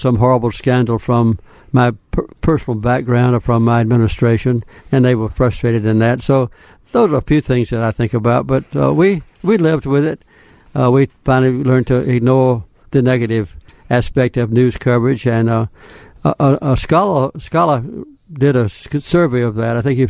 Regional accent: Deep South, United States; Well, part of it was that I was from the South. I was the first president, I think, in 148 years to be elected president from the Deep South.

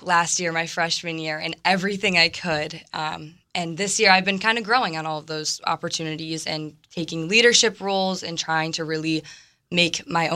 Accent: Ellington, Connecticut, United States; I'm from Ellington, Connecticut.

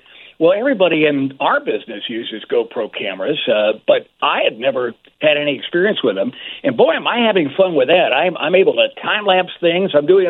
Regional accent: Chicago, Illinois, United States; it's from Chicagoans. And boy, I'll tell you, we're everywhere. You know, a lot of Chicagoans out there.

